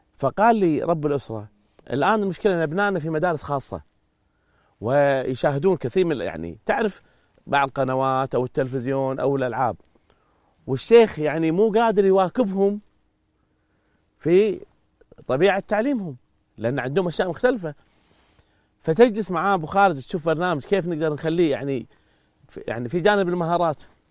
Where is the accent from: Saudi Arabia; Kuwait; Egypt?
Kuwait; accent: Kuwaiti; نتكلم لهجة الكويتية البحتة